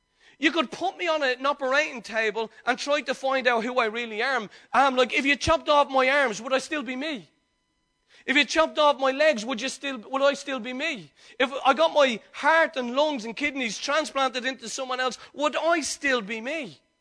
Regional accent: Dublin, Leinster, Ireland; remember when we were all growing up in Dublin

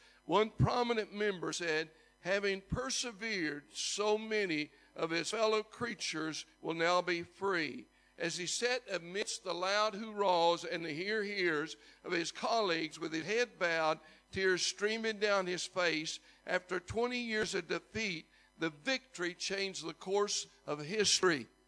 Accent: Dublin, Leinster, Ireland; I'm from Dublin, too.

